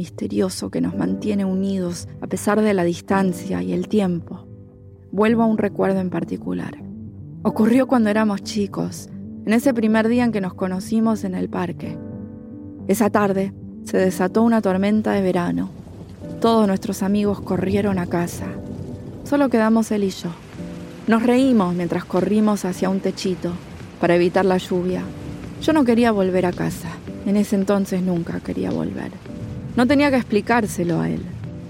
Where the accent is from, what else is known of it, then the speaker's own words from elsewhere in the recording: Argentina; ¿Pensás que todavía soy argentina?